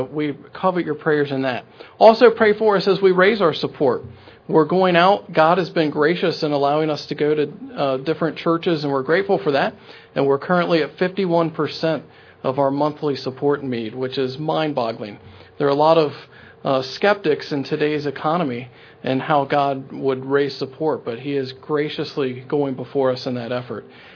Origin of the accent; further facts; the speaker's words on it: Lawrenceville, Georgia, United States; We're from Lawrenceville, so we've been pretty close to home with the arrival of Madeline